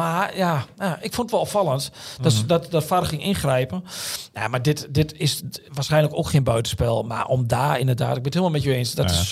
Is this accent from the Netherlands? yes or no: yes; Overijssel, Netherlands; Ik ben een tukker puur zang.